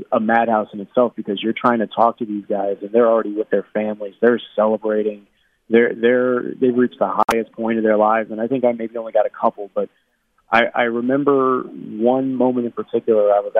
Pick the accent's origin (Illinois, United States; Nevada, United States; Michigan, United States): Nevada, United States; Las Vegas; So I mean, I'm born and raised here, right? Like I've lived in this city all my life. This is my hometown.